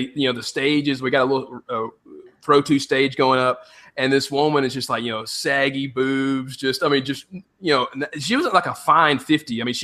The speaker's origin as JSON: {"language": "English", "region": "the South", "country": "United States", "said": "He's making a joke because I'm a Southerner and Abraham Lincoln invaded the South."}